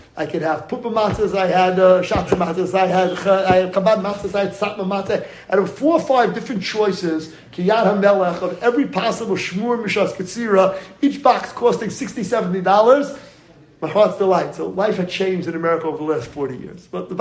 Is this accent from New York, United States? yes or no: yes; Riverdale, New York, United States; so I grew up in Riverdale. Riverdale at the time was a small Jewish community, you know, back in the late 60s, early 70s.